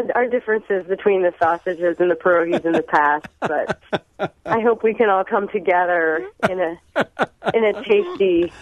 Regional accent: Pittsburgh, Pennsylvania, United States; I'm from Pittsburgh, and if you know anything about the Pittsburgh area, you know that the pierogi is king there

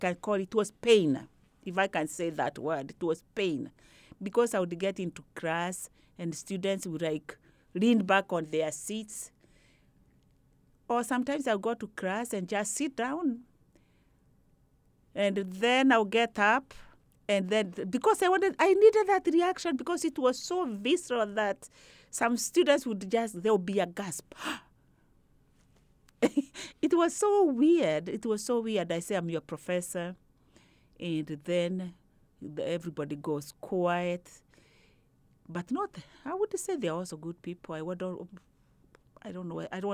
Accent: Kenya; also born or lived in Canada; I am from Kenya, but I also knew about social class very much. I also have done studies in racism when I was in Canada

